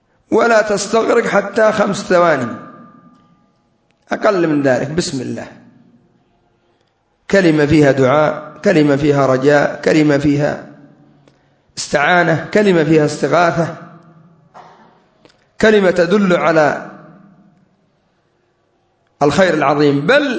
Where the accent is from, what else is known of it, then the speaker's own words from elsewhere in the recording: Yemen; كان عندنا في اليمن الأعلى، وما أدري عندكم